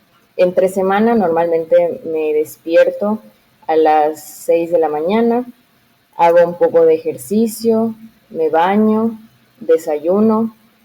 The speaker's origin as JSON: {"language": "Spanish", "town": "Mérida", "region": "Yucatán", "country": "Mexico", "said": "Tengo 25 años. Soy de Mérida, Yucatán, México. Y actualmente vivo aquí en Mérida, Yucatán, México."}